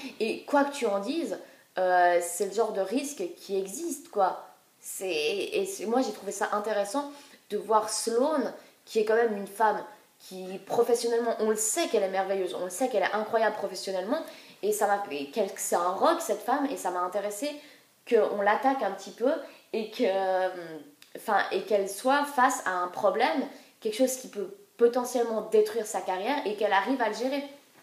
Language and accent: French; Switzerland; c'est parce que je suis suisse